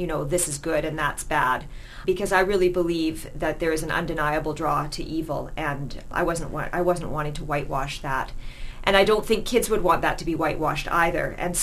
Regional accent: Vancouver, British Columbia, Canada; now in Penticton, Canada; I live in Penticton right now, but I was born and raised in Vancouver. Went to UBC a long time ago in English literature, and I'm back at UBC again now as a master's student in creative writing.

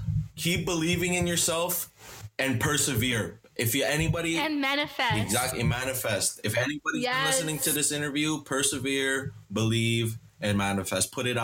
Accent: Philippines; I'm Pinay. I'm Filipino.

